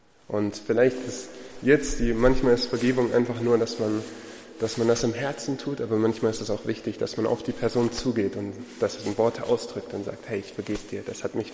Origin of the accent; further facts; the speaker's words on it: Uganda; now in Germany; wie vorhin schon gesagt, bin ich in Uganda aufgewachsen und bin erst, als ich ein bisschen größer war, zurückgekommen nach Deutschland.